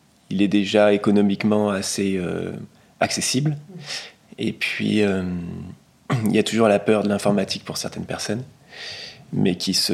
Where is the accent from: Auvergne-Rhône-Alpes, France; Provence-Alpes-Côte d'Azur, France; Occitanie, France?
Provence-Alpes-Côte d'Azur, France; Forcalquier; moved away as an adult; also born or lived in Paris; now in Entrechaux, France; J'ai grandi à Fort-Calquier, je suis parti à 18 ans pour les études à Paris, j'y suis resté pendant 13 ans, et ensuite je suis descendu avec ma compagne et mes deux enfants à Entrechaux, c'est un petit village côté de Vaison-la-Romaine